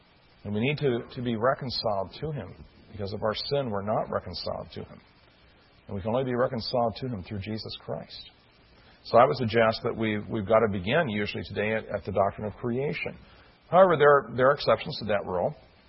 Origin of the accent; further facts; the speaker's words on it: Bible Belt, United States; Now, I grew up in the Bible Belt at a time when the average person knew that there was one true God.